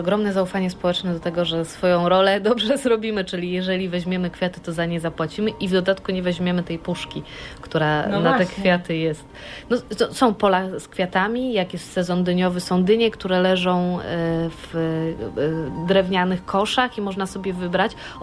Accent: Lower Silesian Voivodeship, Poland; now in Munich, Germany; Ja jestem z Dolnego Śląska

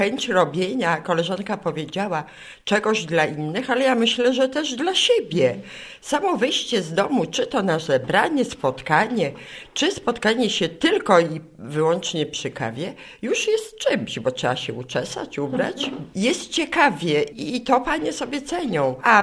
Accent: Małe Krówno, Pomeranian Voivodeship, Poland; W tym roku w Małych Krównach, mojej rodzinnej miejscowości.

